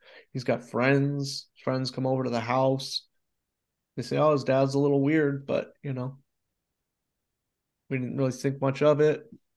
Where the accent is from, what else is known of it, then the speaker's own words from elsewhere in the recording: California, United States; So we're both from the Bay Area. We're both in California in the late 90s.